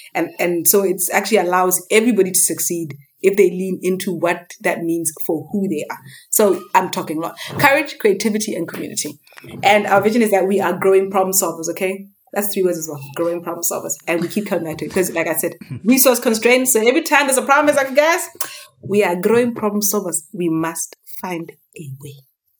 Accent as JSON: {"language": "English", "country": "Botswana", "said": "And I come from Botswana historically."}